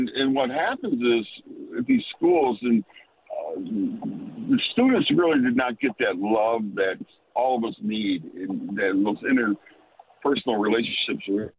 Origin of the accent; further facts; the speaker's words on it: Michigan, United States; because I'm from Michigan